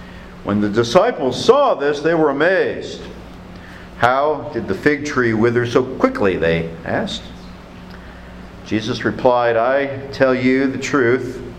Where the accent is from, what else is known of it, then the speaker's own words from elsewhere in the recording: Toledo, Ohio, United States; When I was growing up in Toledo, Ohio, we had a huge walnut tree in our backyard.